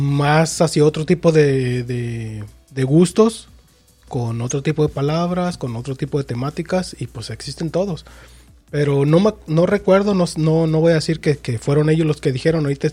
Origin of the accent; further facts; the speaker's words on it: Mexico; Y aquí para quienes somos, o sea, mexicanos, pues sobre todo.